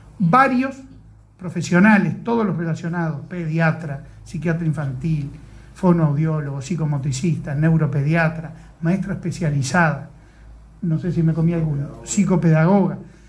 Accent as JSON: {"language": "Spanish", "town": "Las Piedras", "region": "Canelones", "country": "Uruguay", "said": "no es porque nosotros somos canarios, somos de Las Piedras"}